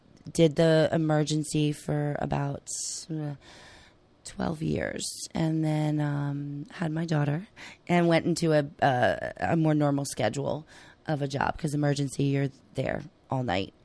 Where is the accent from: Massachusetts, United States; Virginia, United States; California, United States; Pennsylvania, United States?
Pennsylvania, United States; Reading; I'm from outside of Reading, Pennsylvania.